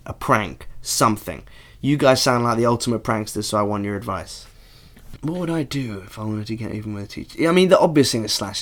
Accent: East of England, United Kingdom; Well, because I grew up in Norfolk. My neighbours were just old and racist.

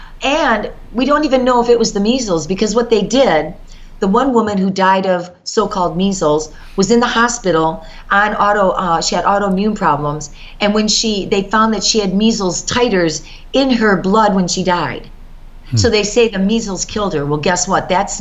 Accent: Michigan, United States; I'm from Michigan, Patrick, and I helped to form a group called Michigan for Vaccine Choice back in 1995.

